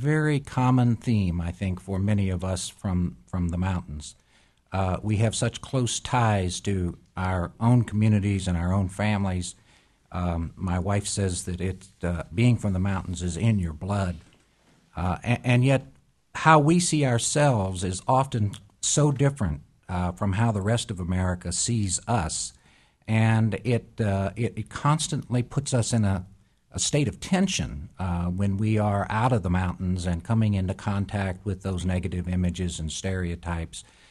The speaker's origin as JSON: {"language": "English", "region": "Ohio", "country": "United States", "tie": "born or raised there", "also_born_or_lived": "West Virginia", "said": "Well, Ohio was never quite home for us. Every other weekend, my family was going back home to West Virginia, and Ohio was a strange land to us."}